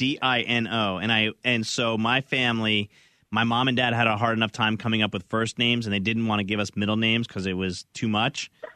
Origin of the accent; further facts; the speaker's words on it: New Jersey, United States; No, born and raised in New Jersey.